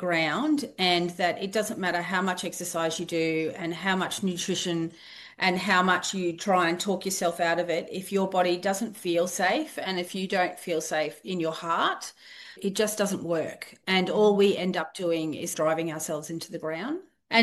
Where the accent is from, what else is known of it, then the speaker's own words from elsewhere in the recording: East Coast, Australia; I'm from Australia. I'm from the east coast of Australia. So we do say we all have different accents depending on where we come from